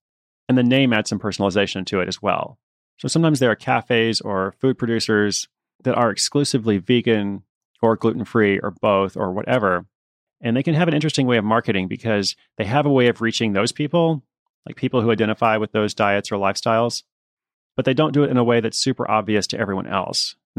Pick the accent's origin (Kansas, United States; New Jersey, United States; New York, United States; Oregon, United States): Oregon, United States; Portland; I chose two cities, my hometown of Portland, Oregon, and Toronto, Canada.